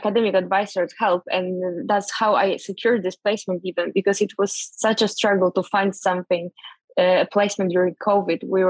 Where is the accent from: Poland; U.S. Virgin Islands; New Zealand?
Poland; now in Liverpool, United Kingdom; I'm coming from Poland, and currently I'm doing a final year of international business course at the University of Liverpool.